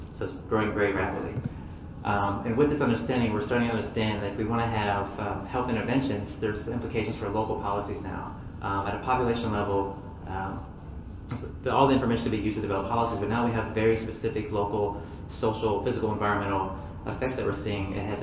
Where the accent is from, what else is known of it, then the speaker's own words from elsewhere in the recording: Pennsylvania, United States; this research is actually done back my hometown outside of Pittsburgh.